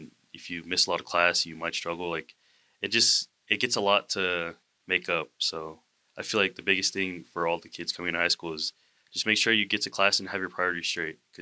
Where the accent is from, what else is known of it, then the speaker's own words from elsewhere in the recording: Provo, Utah, United States; one of the big reasons I came to TimFew from Provo was because of the fact that I knew a lot of people here.